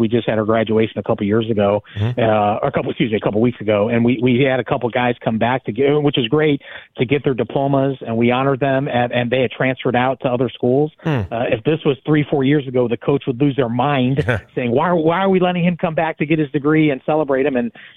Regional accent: Cleveland, Ohio, United States; we're all from Cleveland. We all recognize how important high school sports in our hometown is

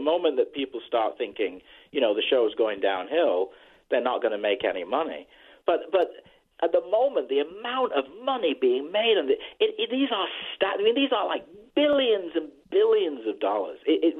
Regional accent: England, United Kingdom; I grew up in England, and when I was a kid, I remember opening the paper

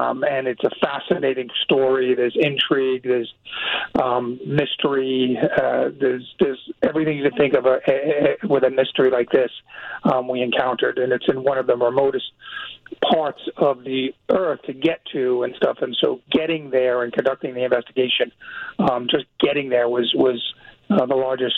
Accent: New York, United States; now in Los Angeles, United States; And when I came back to Los Angeles, which is my home now, I grew up in New York, and I was based in the FBI's office in New York for 15 years.

